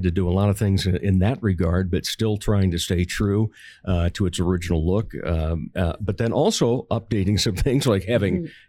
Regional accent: Rock Rapids, Iowa, United States; I grew up down in Rock Rapids.

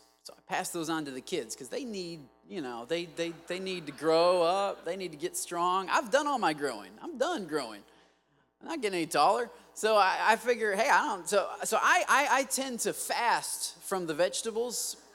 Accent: Michigan, United States; I'm from Michigan. We don't eat stuff like that. It's not how we roll.

